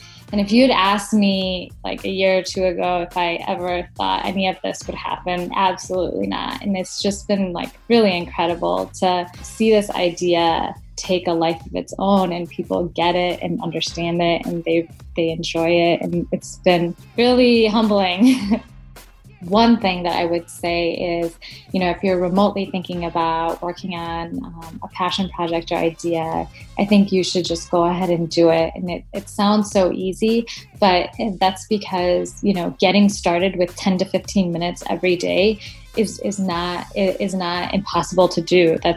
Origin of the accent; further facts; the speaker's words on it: Madison, Wisconsin, United States; I'm from Madison, Wisconsin, in the U.S.